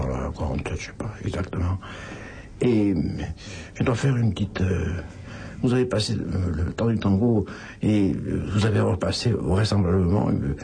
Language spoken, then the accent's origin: French; Monaco; je suis de Monaco